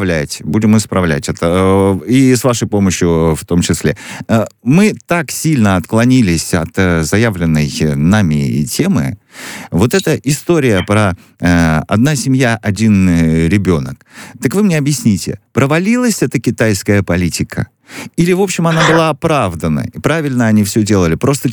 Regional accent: Russia; когда я говорил, что я из России, что мы вот прилетели из Москвы, я всегда встречал очень позитивные отношения

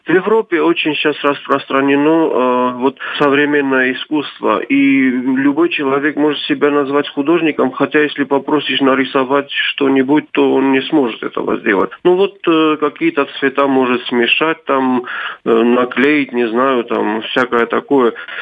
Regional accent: South Ossetia, Georgia; Супруга цхинвальская, так что мы вот полностью из Южной Осетии, и мы с большим удовольствием всегда приезжаем на свою родину.

